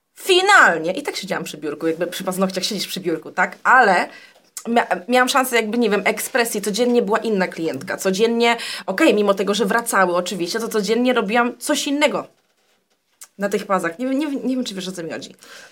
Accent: Jelenia Góra, Lower Silesian Voivodeship, Poland; ile czasu zajmie mi w Polsce, jestem z Jeleni

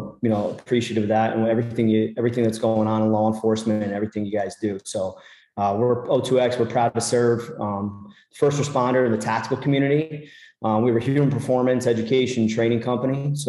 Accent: Nutley, New Jersey, United States; For one, loved growing up in New Jersey. I grew up in Essex County, a town called Nutley, New Jersey.

